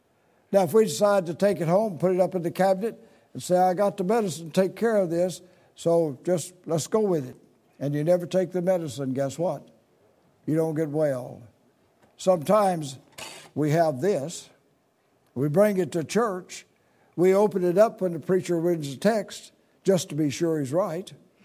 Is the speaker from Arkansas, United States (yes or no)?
yes; Arkansas, United States; I grew up in Arkansas, as you know, and we lived on a country road off of the main highway, 67.